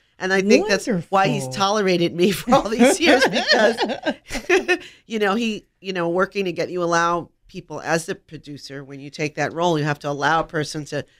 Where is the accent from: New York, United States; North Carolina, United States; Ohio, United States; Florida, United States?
New York, United States; Long Island; And I grew up on the East Coast in Long Island